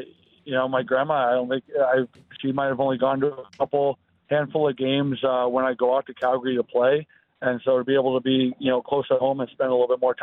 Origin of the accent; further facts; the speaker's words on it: Maryland, United States; So I'm dual citizen. Yeah, I grew up in Maryland